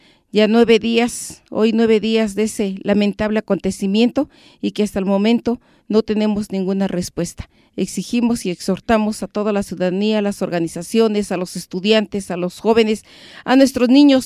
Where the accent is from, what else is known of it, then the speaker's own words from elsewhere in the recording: Mexico; los derechos que tenemos como mexicanos